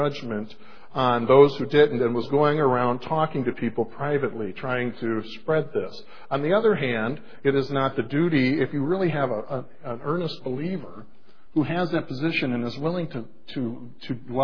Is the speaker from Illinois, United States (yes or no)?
yes; Chicago, Illinois, United States; You don't spend a lot of time saying the Cubs stink, again, I'm from Chicago, the weather's good